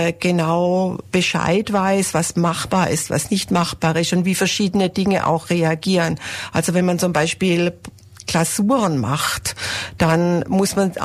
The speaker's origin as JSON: {"language": "German", "town": "Nattheim", "region": "Baden-Württemberg", "country": "Germany", "said": "wie schon gesagt, und ich komme aus Nattheim. Das liegt im Kreis Heidenheim."}